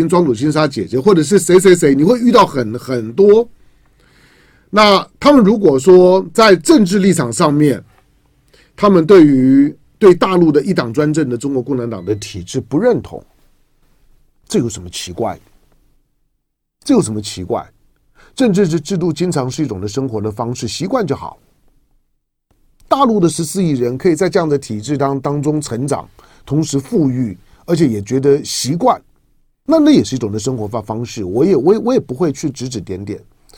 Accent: Taiwan; 我是在台湾土生土长的

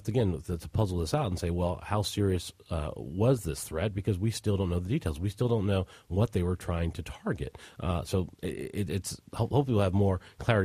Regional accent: Trenton, New Jersey, United States; And so growing up in Trenton, and on welfare in my family, we were very aware of kind of their activities and stuff.

